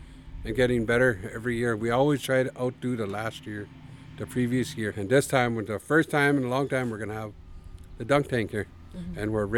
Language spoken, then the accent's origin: English; Canada; I'm from Whitsett First Nation.